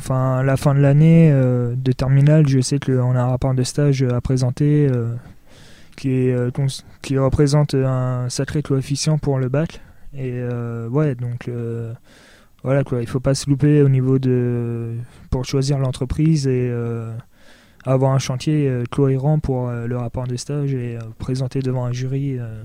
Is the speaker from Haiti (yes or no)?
no; Château-la-Vallière, Centre-Val de Loire, France; Moi, je viens du côté de Château-la-Vallière, qui est enfin précisément à Bray-sur-Maune, donc un trou paumé.